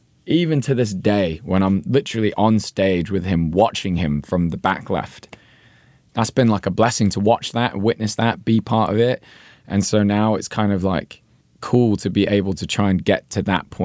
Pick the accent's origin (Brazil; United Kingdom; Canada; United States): United Kingdom; London; I owed to growing up in London.